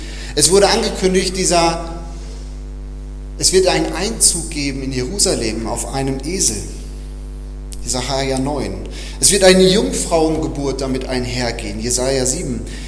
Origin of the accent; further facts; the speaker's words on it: Lünen, North Rhine-Westphalia, Germany; now in Gusternhain, Germany; Ich bin zum Beispiel groß geworden in der Nähe von Dortmund, in Lünen